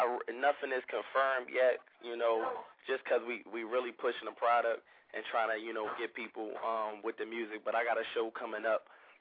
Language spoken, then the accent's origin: English; Philadelphia, Pennsylvania, United States; We definitely gonna show my hometown some love, Philly.